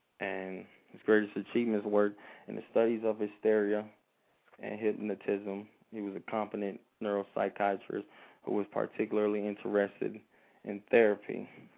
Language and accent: English; Connecticut, United States; I'm originally from Connecticut. I used to offer Connecticut.